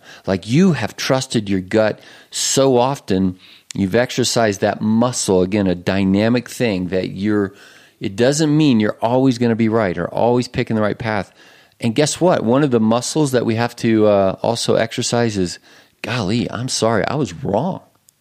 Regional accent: Germany; I grew up in Germany

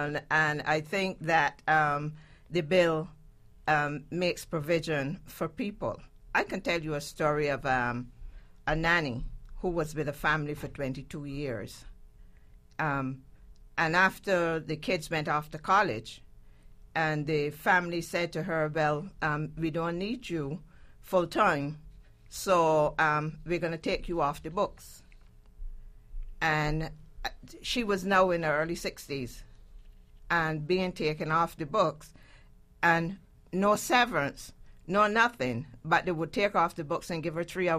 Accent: Barbados; now in New York, United States; Barbados. I'm originally from the Caribbean.

